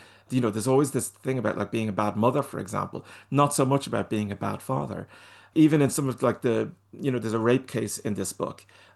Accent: Ireland; I mean, that's Welsh. I'm Irish, so it's like Clondidachlunda or something.

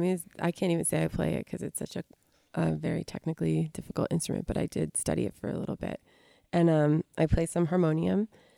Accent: Syracuse, New York, United States; nobody I knew growing up in Syracuse, New York, was a professional musician.

